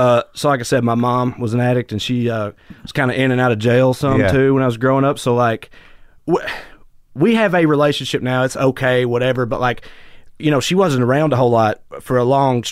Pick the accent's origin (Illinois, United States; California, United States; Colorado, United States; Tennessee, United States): Tennessee, United States; Celina; I grew up in a tiny little town called Salina, Tennessee.